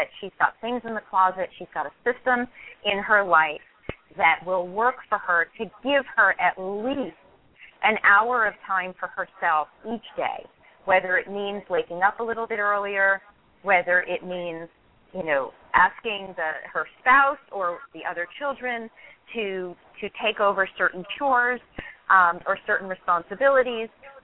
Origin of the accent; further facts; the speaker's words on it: New York, United States; moved away; And I'm originally from New York, and I've only recently moved to Southern California, but I've been commuting between the East and West Coast for many years